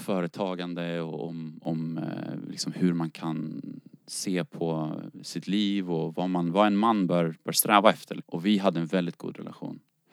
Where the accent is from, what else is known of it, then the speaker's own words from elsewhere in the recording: Denmark; now in Sweden; jag är från Danmark ursprungligen.